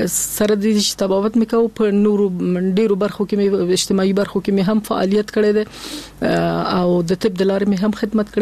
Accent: Kabul, Afghanistan; also born or lived in Nangarhar; اصل زه د ننګرهار د ولایت یم اما زیږیدلی په کابل کې یم

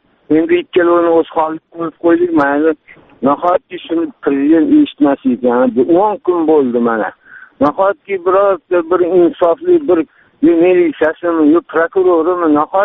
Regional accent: Tashkent, Uzbekistan; mening yoshim 64-da. Toshkentda butun tug'ilib o'sganman

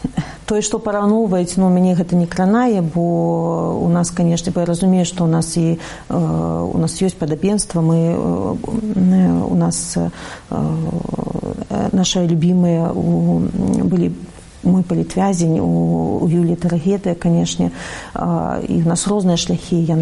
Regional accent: Belarus; як білоруси, я впевнена, що українцям вельми важливо чути від російської опозиції

